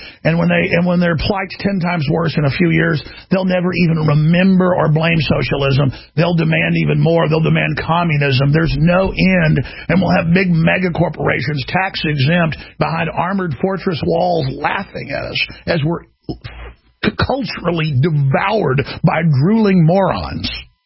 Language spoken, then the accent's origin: English; Texas, United States; accent: Texas; To the point, I talk in my real Texas accent and don't put on airs like you jackasses do.